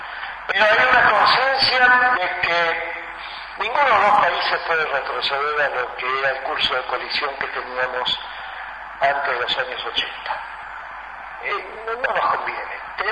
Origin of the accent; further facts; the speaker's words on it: Rosario, Santa Fe, Argentina; Yo soy rosarino